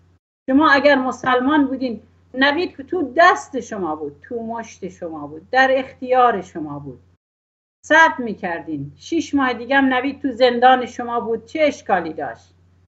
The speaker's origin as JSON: {"language": "Persian", "country": "Iran", "said": "متاسفم که من یک ایرانیم و در همچین جایی دارم زندگی میکنم."}